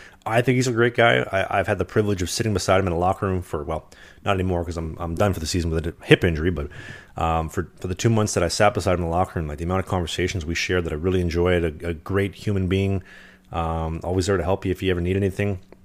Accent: Winnipeg, Manitoba, Canada; he's from Winnipeg. I'm from Winnipeg.

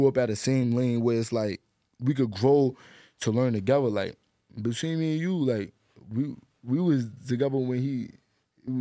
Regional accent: Bronx, New York, United States; Like, I'm from the Bronx.

